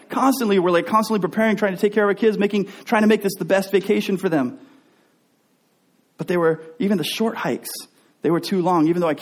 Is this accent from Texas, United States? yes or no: yes; Texas, United States; You see, when I was growing up, I grew up in Texas, and my dad, he loved taking us camping all the time.